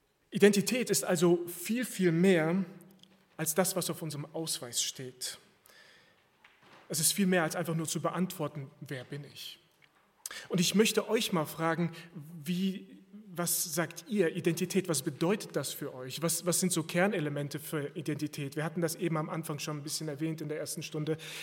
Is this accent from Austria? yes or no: no; Erkelenz, North Rhine-Westphalia, Germany; born there; 19.03.1984 geboren. Ich besitze die deutsche Staatsbürgerschaft und ich bin in Erkelenz geboren. Das ist irgendwo im Niederrhein nahe der holländischen Grenze, da wo Fuchs und Has sich gute Nacht sagen.